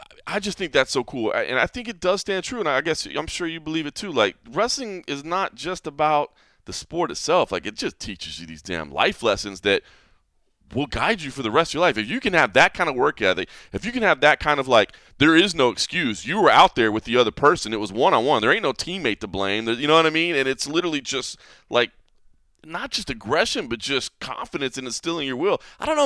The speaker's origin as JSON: {"language": "English", "town": "Dallas", "region": "Texas", "country": "United States", "tie": "born or raised there", "said": "growing up in Dallas, you know, there's more of a scene now."}